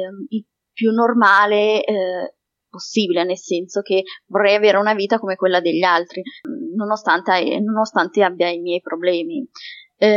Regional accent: Milan, Lombardy, Italy; ho 26 anni e sono di Milano.

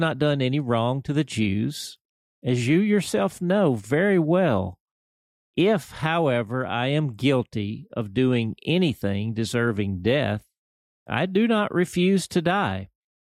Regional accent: Dumas, Oregon, United States; also born or lived in Kentucky / Texas / Tennessee / Arkansas; then Pendleton, my mom and dad's home, about 10 miles away, then Dumas in Deschutes County, that's my hometown.

